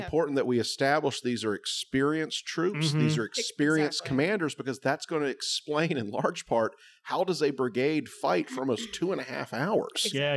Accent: the South, United States; Well, I am a Southerner.

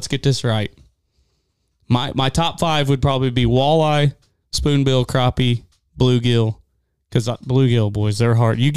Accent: Lebanon, Missouri, United States; so I grew up in Lebanon, which is 5 minutes where I lived, was 10 minutes max from Bennett Springs State Park.

